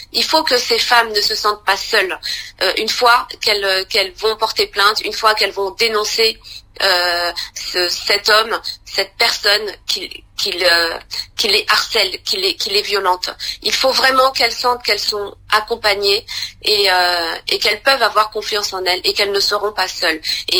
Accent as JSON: {"language": "French", "country": "France", "said": "Mais pourquoi on n'arriverait pas à mettre ces structures aussi chez nous, en France?"}